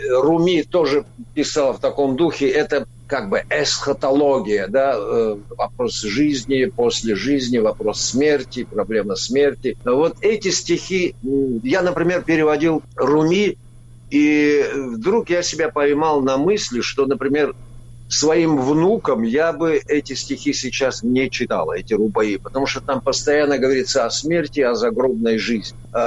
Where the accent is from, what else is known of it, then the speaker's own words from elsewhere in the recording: Dagestan, Russia; Ну а что, разве у нас на родине не так? Вы же видите, какая политика сейчас проводится. Отменили обязательное изучение родных языков. В городах, например, у нас в Дагестане, в городах говорят на русском языке, исключительно на русском языке.